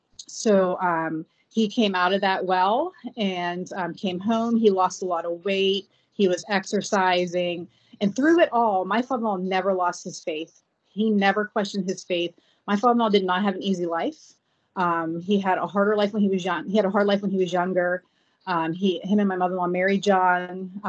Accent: Beaver Falls, Pennsylvania, United States; I grew up in Beaver Falls, born and raised. And when I was younger, when I was probably about in first grade, my parents moved on to 11th Street Hill in Beaver Falls.

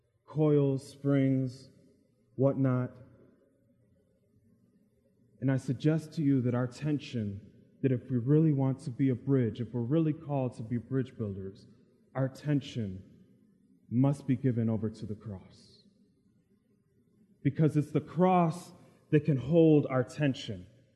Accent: Brooklyn, New York, United States; born there; he was born in Brooklyn, as was I.

